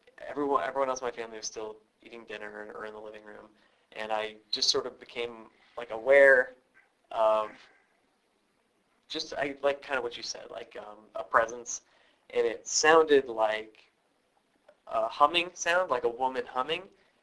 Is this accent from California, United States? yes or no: yes; Redondo Beach, California, United States; So I grew up in Redondo Beach